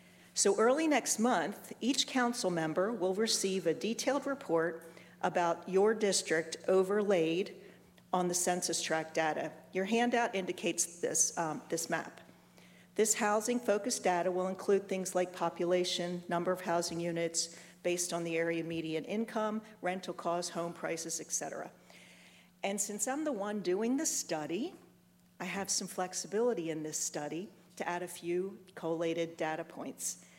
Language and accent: English; Lewes, Delaware, United States; from Lewis.